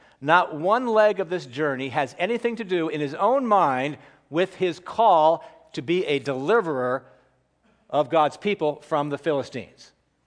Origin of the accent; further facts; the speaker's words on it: San Bruno, California, United States; also born or lived in San Francisco; I was born in St. Mary's Hospital and then quickly left to live in San Bruno for the first few years of my life.